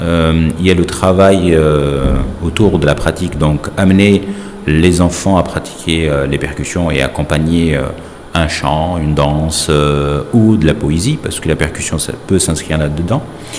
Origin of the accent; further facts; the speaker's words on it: Algeria; now in Lyon, France; je suis d'origine algérienne et ça fait 32 ans que j'habite et je vis en France. Je suis de Lyon